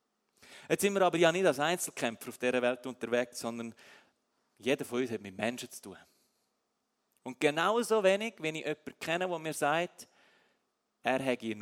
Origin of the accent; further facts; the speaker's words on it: Switzerland; Und auch als Schweizer ist es nicht mein Grundrecht